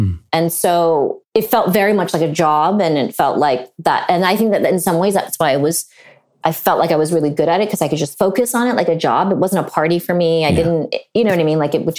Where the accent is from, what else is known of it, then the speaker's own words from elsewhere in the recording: California, United States; like I grew up in the Bay Area where the majority of people looked like me.